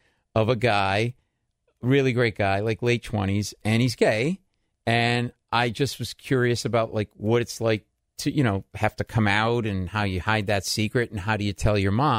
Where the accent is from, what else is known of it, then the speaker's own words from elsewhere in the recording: Massachusetts, United States; I grew up in Mass.